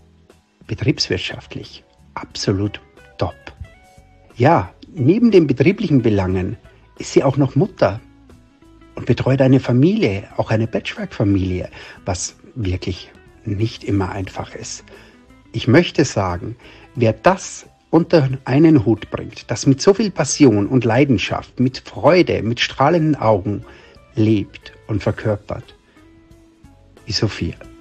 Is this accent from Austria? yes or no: yes; Austria; now in Munich, Germany; Ich bin Sommelier und Maitre, lebe in München, bin ursprünglich Österreicher